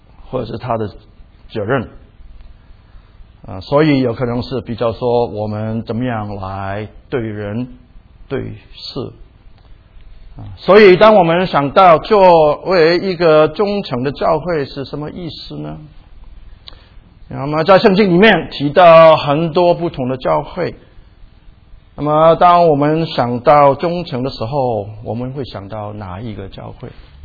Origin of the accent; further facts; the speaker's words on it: Hong Kong; now in Seattle, United States; 当我从香港移民到西雅图的时候，去在一个公共学校上课的时候，每一个早上我们都要我还不是美国的公民，但是我也不懂什么美国、中国、香港啊。